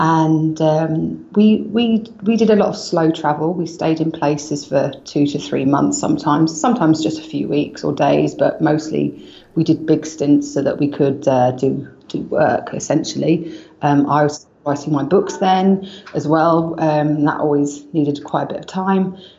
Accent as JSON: {"language": "English", "region": "London", "country": "United Kingdom", "said": "He's from Sydney, I'm from London. We're both city people"}